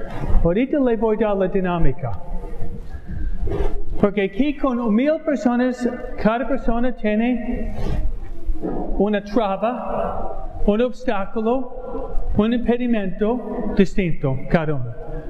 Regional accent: New York, United States; Donde yo fui criado, en Nueva York, en enero hasta marzo

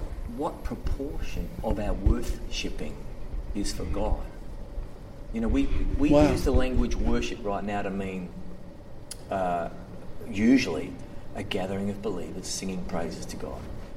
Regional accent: Australia; And it's really tough being an Australian with a last name

